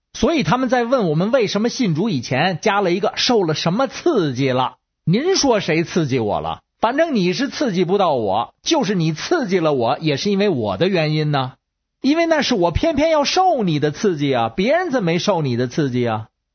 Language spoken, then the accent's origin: Chinese; Beijing, China